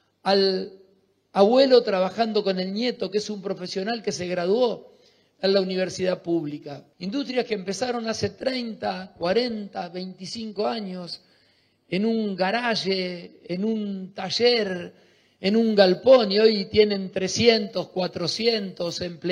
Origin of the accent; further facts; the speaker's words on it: Santa Fe, Argentina; Eso somos los santafesinos. Nos identificamos desde el nacimiento, desde la República Argentina.